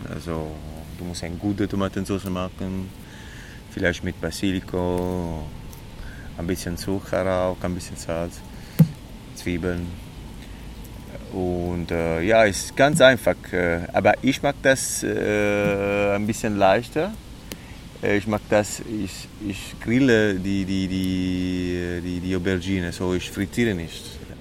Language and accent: German; Southern Italy, Italy; German is a second language; now in Germany; Ich komme aus Süditalien und ja, meine Mutter hat wirklich immer viel gemacht zu Hause